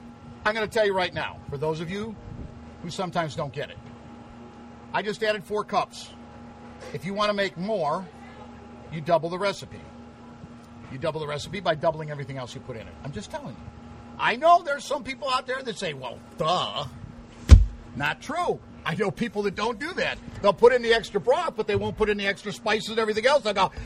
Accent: Sycamore, Illinois, United States; I was very fortunate growing up in Sycamore, Illinois, home of the world-famous Pumpkin Festival.

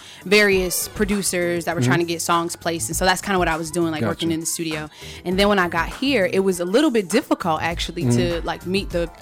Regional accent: New York, United States; now in Nashville, United States; I'm actually from New York, but I live here now.

